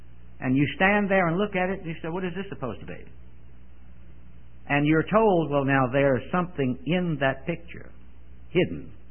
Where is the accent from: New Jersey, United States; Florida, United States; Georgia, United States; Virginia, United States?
Virginia, United States; Richmond; I remember the first time when we were in my hometown of Richmond, Virginia, Louise and I, with some family members, were in one of the malls.